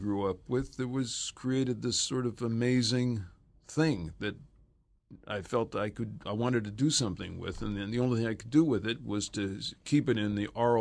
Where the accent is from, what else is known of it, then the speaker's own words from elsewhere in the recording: Los Angeles, California, United States; also born or lived in New York; I was born in New York, but wound up growing up in Los Angeles.